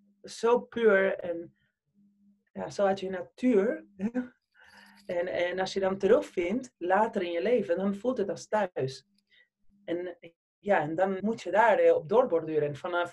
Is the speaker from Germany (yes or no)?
no; Argentina; accent: Argentine; first language Spanish; Dutch is a second language; now in Netherlands; ik ben nu de CEO van Dopper, al 3 jaar. En ik kom zelf uit Argentinië, dat hoor je zeker in mijn accent. Maar ik heb een accent ook in het Spaans, dus niet in alle talen. Ik ben nu 45